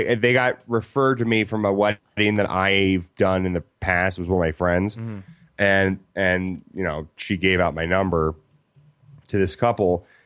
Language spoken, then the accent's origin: English; Philadelphia, Pennsylvania, United States; Well, I'm from Philadelphia, so I probably don't. I probably have a slight skew in my bias, so.